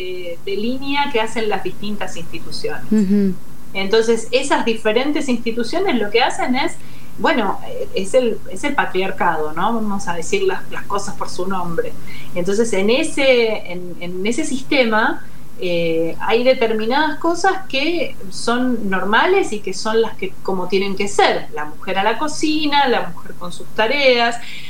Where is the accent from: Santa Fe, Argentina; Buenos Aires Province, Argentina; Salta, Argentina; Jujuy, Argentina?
Buenos Aires Province, Argentina; Lanús; Yo crecí en un barrio en Lanús